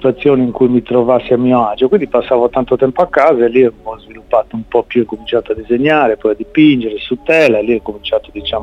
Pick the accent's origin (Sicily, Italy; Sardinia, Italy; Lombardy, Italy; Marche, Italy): Sardinia, Italy; also born or lived in United States; io come sardo, figurati, era un sogno per me poter tornare in Sardegna